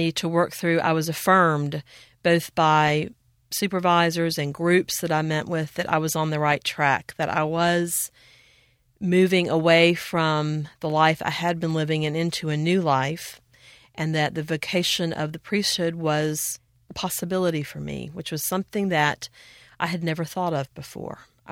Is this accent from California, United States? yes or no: no; Atlanta, Georgia, United States; sent me to my priest at the church where I grew up here in Atlanta to try to work through exactly what I felt God was trying to tell me in the dream.